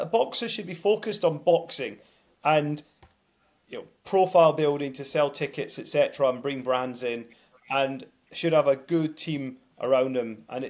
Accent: Glasgow, Scotland, United Kingdom; I grew up in Glasgow when Gary Jacob was relatively successful.

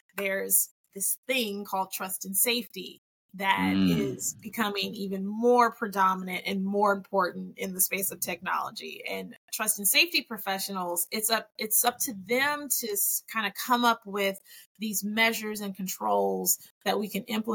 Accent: the South, United States; And I'm from the South, right?

